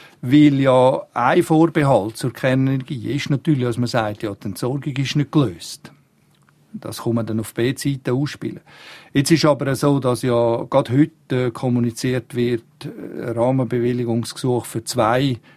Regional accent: Glarus, Switzerland; Ich komme ja eigentlich als Glarner aus dem Gebiet von der Wasserkraft, erneuerbare Energie.

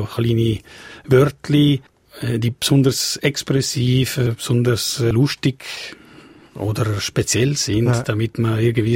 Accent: Locarno, Ticino, Switzerland; Ich bin mit dem Dialekt aufgewachsen. Daheim haben wir noch Dialekt geredet. Ich gehöre wahrscheinlich in der Gegend, wo ich aufgewachsen bin, also im Locarnese umeinander.

